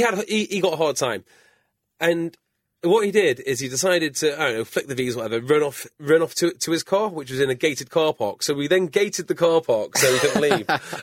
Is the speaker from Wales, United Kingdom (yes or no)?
yes; Wales, United Kingdom; And the reason I say France is I'm Welsh and I own one Welsh bit of kit.